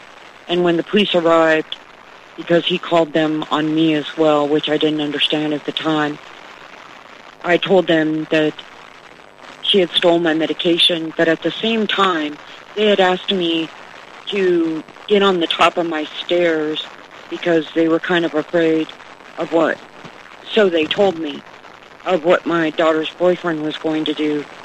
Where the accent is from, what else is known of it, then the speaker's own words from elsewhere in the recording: Castle Rock, Colorado, United States; I'm from Castle Rock, Colorado.